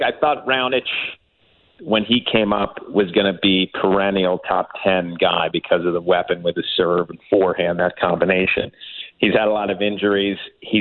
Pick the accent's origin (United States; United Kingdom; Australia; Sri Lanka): United States; Buffalo, New York; I grew up in Buffalo, so I was awfully close to Canada anyway.